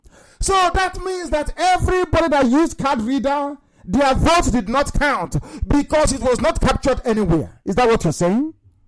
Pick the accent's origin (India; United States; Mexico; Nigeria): Nigeria; Myself, I'm a Biafran, and I hold British citizenship. I am not a Nigerian.